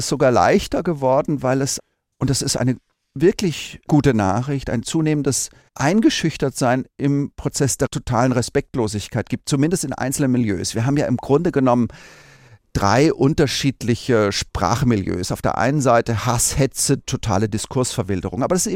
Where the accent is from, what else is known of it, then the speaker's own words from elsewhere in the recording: Tübingen, Baden-Württemberg, Germany; ich komme ja aus Tübingen, also dem Zentrum des philosophischen Idealismus.